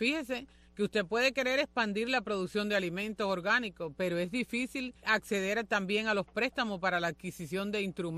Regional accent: Cuba; como somos nosotros los cubanos

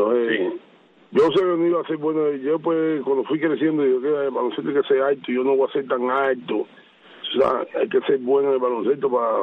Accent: Santiago de Cuba, Cuba; cuando yo fui a mis primeros Juegos Escolares en Camagüey, que salí de Santiago de Cuba por primera vez

